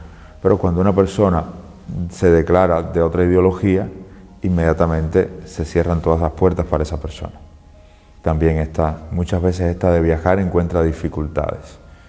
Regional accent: Cuba; Una de las grandes amenazas que tiene mi pueblo cubano es la desesperanza.

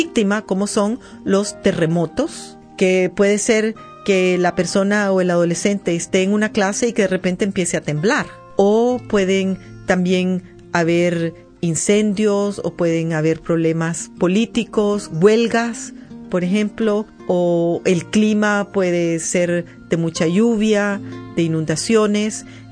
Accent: Nicaragua; Como vengo de Nicaragua, les he traído una literatura que les resumiré

